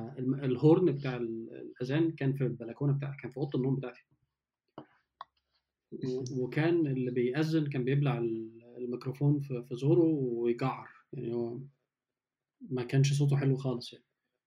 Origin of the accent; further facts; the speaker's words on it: Egypt; also born or lived in Germany; بتجيب بيف بيكن زي اللي عندنا في مصر